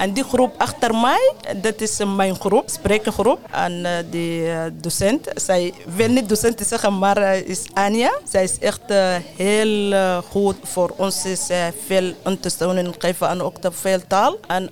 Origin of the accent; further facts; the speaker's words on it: Sudan; Dutch is a second language; also born or lived in Egypt; now in Netherlands; Ja, ik kom uit Soedan. Geboren in Soedan. Maar ik heb gevlucht naar Egypte.